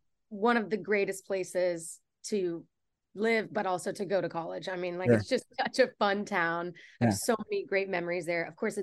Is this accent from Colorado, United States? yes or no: no; Texas, United States; And so I absolutely think growing up in Texas and listening to that music from a young age has definitely impacted how I make my kind of country soul music.